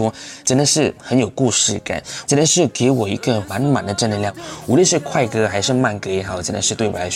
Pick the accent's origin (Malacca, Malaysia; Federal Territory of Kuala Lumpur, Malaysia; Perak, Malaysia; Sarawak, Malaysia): Malacca, Malaysia; 来自马六甲。